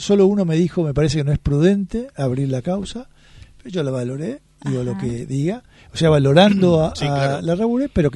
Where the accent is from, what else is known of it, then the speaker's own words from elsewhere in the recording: Córdoba, Argentina; Y yo me anoté en la causa de los santos porque tenía en mi tierra al futuro santo, digamos